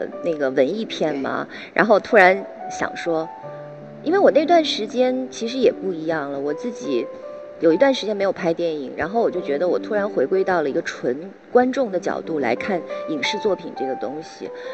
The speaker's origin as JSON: {"language": "Chinese", "region": "Beijing", "country": "China", "tie": "born or raised there", "said": "因为我从小不是在胡同长大，我都是在我们家是纺织部宿舍那边长大的，然后东边又正好都是高楼林立起来"}